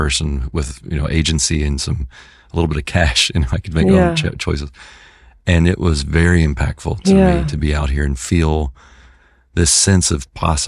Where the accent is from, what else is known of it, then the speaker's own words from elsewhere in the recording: Mississippi, United States; also born or lived in Tennessee; now in Marin County, United States; I'm from Mississippi and Tennessee, and I live in Marin County, this like very kind of fancy place.